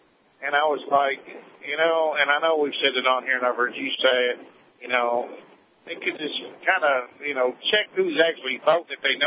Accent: Appalachia, United States; I have no problem with that at all because I'm Appalachian American, so I like to tell people.

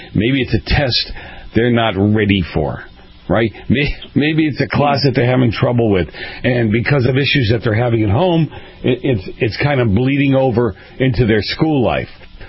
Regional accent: Boston, Massachusetts, United States; I grew up in Boston. When you start to tie up traffic in Boston, they're not happy people.

